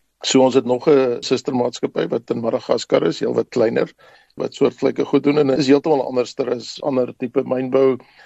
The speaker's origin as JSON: {"language": "Afrikaans", "town": "Rustenburg", "region": "North West", "country": "South Africa", "tie": "born or raised there", "also_born_or_lived": "Kimberley", "said": "ek was gebore in Kimberley. En ek het my skoolloopbaan begin daar in 'n klein dorp in die Noord-Kaap, maar die meeste van my skoolloopbaan was in Rustenburg gewees. My pa was 'n ondergrondse skofbaas gewees in die platinamyne."}